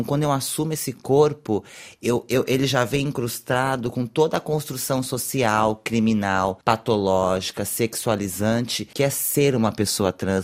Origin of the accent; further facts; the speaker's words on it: Brazil; Porque a travesti é uma identidade latino-americana, eu sou brasileira.